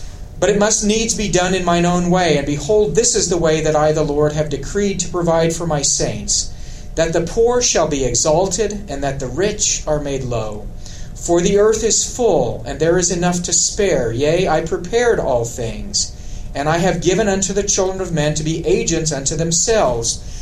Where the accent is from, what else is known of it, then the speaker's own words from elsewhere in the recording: Austin, Texas, United States; I recall growing up in Austin, Texas, a day of great pollution